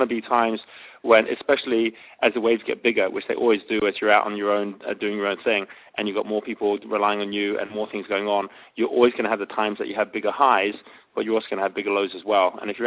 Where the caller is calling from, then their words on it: Bali, Indonesia; given that I'm phoning in from Bali